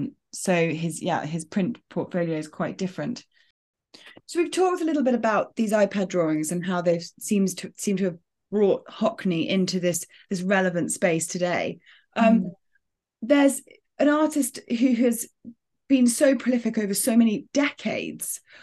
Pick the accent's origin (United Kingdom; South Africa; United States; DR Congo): United Kingdom; England; as somebody, as an English person, yes, I've been to Yosemite